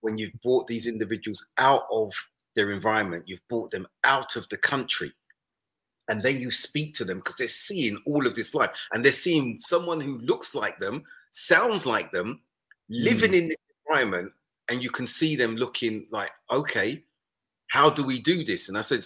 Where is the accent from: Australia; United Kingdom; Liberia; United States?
United Kingdom; Brixton, London; look, I'm from South London, Brixton.